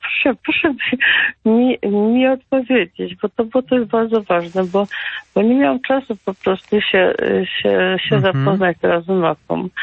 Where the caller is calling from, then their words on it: Silesian Voivodeship, Poland; Ja ze Śląska dzwonię.